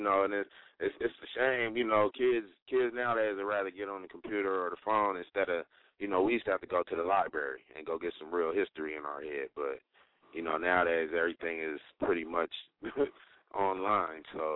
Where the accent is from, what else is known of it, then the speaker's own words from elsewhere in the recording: Fresno, California, United States; also born or lived in Los Angeles; I grew up in Los Angeles, I grew up in Fresno, and the gang lifestyle was big.